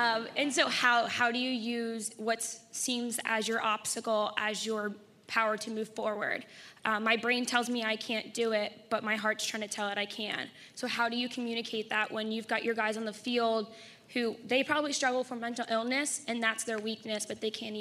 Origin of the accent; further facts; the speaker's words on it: Pennsylvania, United States; I am from Boothland, Pennsylvania.